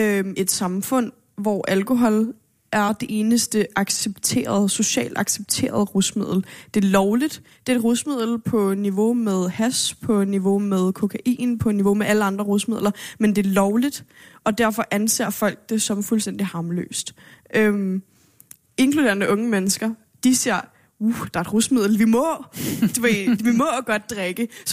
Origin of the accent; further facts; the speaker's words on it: United States; Ja, jeg er født og opvokset i USA. I hvert fald noget af min barndom.